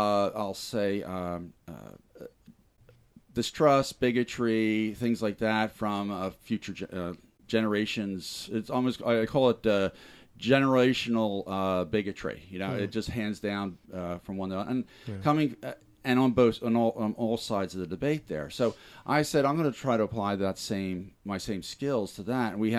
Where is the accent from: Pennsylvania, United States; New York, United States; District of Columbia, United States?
Pennsylvania, United States; Jenkintown; I grew up in Jenkintown, Montgomery County. I lived in Montgomery County my entire life until about 2 years ago. I moved to South Philadelphia when I remarried.